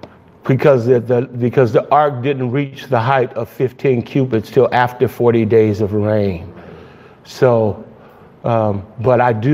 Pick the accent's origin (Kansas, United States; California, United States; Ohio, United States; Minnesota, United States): California, United States; Los Angeles; One great thing about growing up in South Central LA, you learn not to trust anybody.